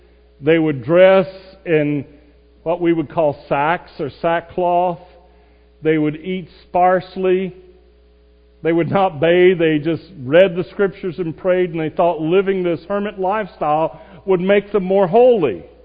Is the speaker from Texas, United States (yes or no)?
no; North Carolina, United States; Near my hometown in North Carolina, there's been there for decades an Amish community.